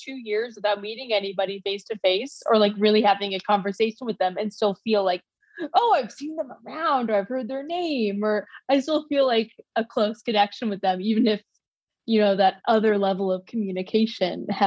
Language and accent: English; Bainbridge Island, Washington, United States; I'm from Bainbridge initially.